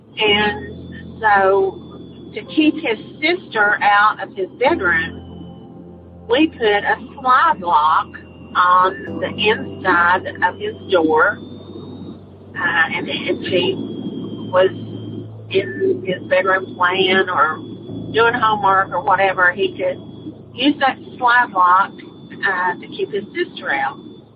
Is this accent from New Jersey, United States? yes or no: no; Concord, North Carolina, United States; also born or lived in Bristol, Tennessee; I'm from Concord, North Carolina. I lived in a house in Bristol, Tennessee with my husband and two children.